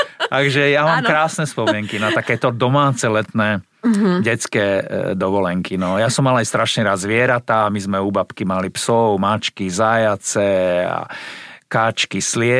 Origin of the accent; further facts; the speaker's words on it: Malacky, Bratislava Region, Slovakia; ja som dlho ako detské leta mal len doma v Malackách na kúpalisku, lebo my sme boli strašne chudobná rodina.